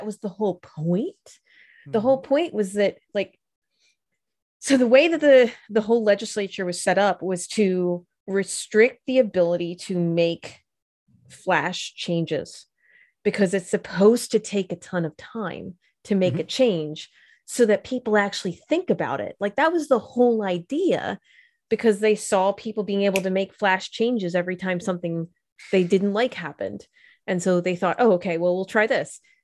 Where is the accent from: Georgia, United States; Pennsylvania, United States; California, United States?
Pennsylvania, United States; Philadelphia; When I was growing up in Philly, on the Pennsylvania side, you could only have state liquor stores.